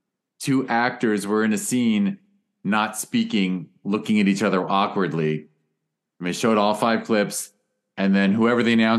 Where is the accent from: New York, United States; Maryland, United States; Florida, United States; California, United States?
California, United States; growing up in California and living in multi-ethnic communities